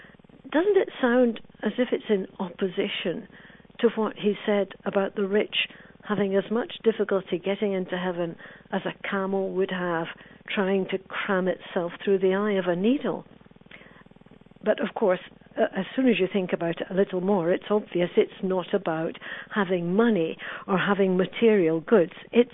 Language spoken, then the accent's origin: English; Scotland, United Kingdom; Maybe some at least of these are from the Protestant tradition, because I grew up in the Presbyterian Church of Scotland.